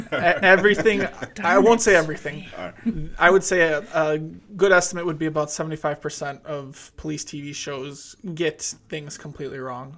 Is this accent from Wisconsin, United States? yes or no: yes; Whitewater, Wisconsin, United States; back in my hometown of Whitewater, down in southern Wisconsin